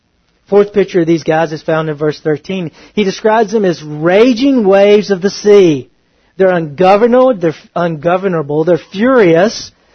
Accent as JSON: {"language": "English", "region": "Texas", "country": "United States", "said": "I'm a country boy, man. I'm from East Texas."}